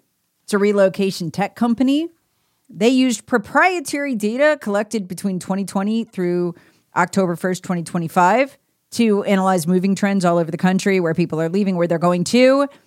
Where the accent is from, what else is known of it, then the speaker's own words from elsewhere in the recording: Charlotte, North Carolina, United States; now in South Carolina, United States; I was a refugee from the People's Republic of Charlotte.